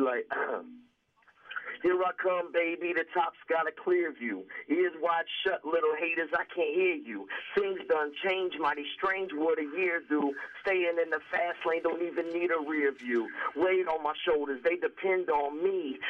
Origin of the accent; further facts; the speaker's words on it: Hamilton, Ohio, United States; Yeah, Hamilton. I grew up in Hamilton, man. Just a little north of there, man. Been there my whole life.